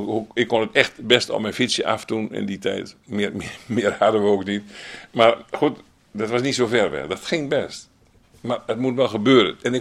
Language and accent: Dutch; Schildwolde, Groningen, Netherlands; in Schildwolle, waar ik opgegroeid ben